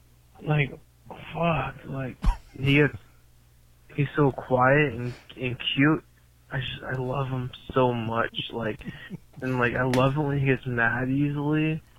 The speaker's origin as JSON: {"language": "English", "town": "Orlando", "region": "Florida", "country": "United States", "said": "from Orlando, Florida."}